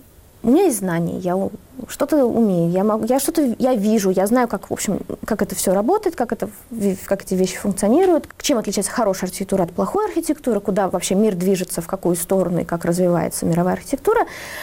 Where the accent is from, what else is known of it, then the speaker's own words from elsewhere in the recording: Moscow, Russia; я на самом деле чувствую себя, как что я вот москвичка, при этом я чувствую себя европейцем.